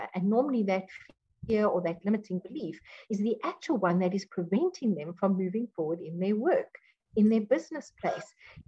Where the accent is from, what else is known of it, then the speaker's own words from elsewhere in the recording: South Africa; born there; No, I am South African. I am an English-speaking South African. My grandmother was Afrikaans.